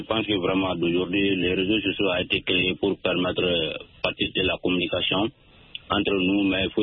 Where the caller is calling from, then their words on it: Mali; Oui, effectivement, toujours dans mon village natal